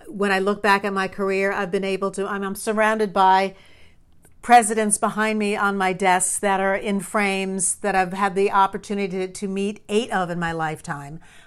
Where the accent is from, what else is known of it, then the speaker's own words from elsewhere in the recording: New York, United States; At 20 years old, I grew up in New York.